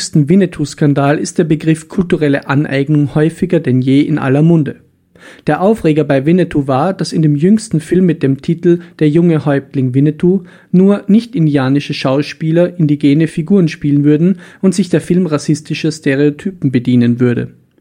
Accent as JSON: {"language": "German", "region": "Vienna", "country": "Austria", "said": "Darf ich als Wiener nun nicht mehr asiatisch essen gehen?"}